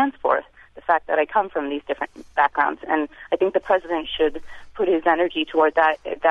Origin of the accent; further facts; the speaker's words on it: United States; So I'm a American of Jamaican and Lithuanian, Italian, and German ancestry, and I don't call myself an African American. I consider myself a Black American